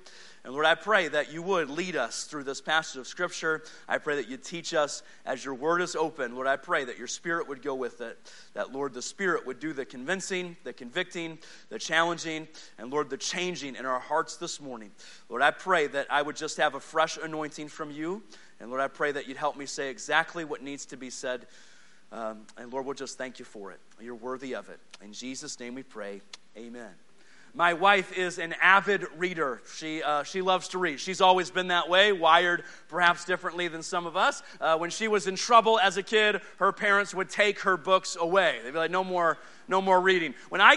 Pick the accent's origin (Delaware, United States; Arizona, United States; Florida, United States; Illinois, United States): Arizona, United States; Yuma; We come from Yuma, Arizona, where we don't get ice storms.